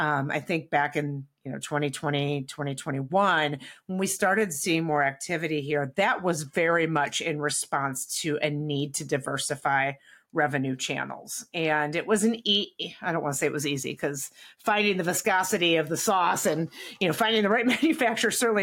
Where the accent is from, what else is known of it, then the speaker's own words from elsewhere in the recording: Bowling Green, Ohio, United States; And by the way, I grew up in Bowling Green, Ohio. Tim Hortons is very popular in the North.